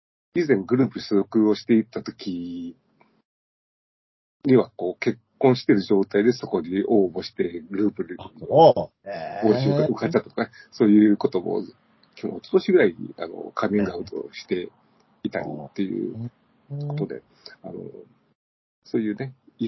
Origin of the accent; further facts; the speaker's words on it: Nagoya, Aichi, Japan; 地元名古屋の地下アイドルに